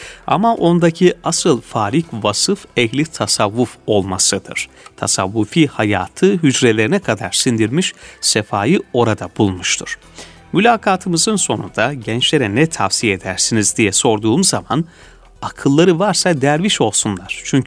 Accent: Ula, Muğla, Turkey; Bendeniz aslen Muğla'nın Ula ilçesindenim.

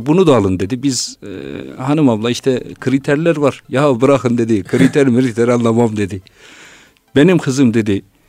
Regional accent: Patnos, Ağrı Province, Turkey; Ben Ağrı Patmosluyum

